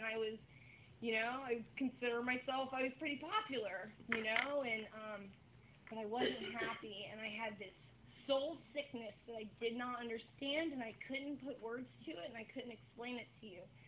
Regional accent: Lake Mary, Florida, United States; And I lived in Lake Mary. I grew up in Lake Mary, and I was 14 years old

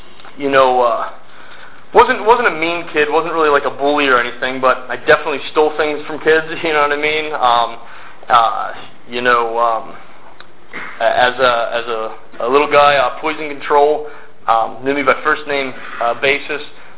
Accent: Lancaster, Pennsylvania, United States; I grew up in Lancaster, Pennsylvania. Actually, like 2 miles from where my home group is now.

